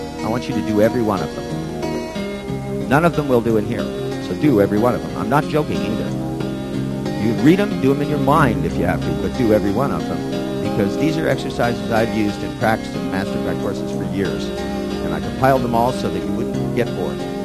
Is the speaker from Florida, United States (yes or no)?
no; New Jersey, United States; He's also from New Jersey. I'm from New Jersey. Diltz is from New Jersey.